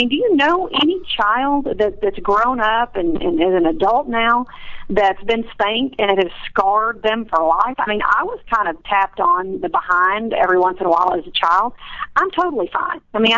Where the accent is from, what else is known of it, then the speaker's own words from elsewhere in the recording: Chicago, Illinois, United States; born there; I was born in Chicago, Illinois.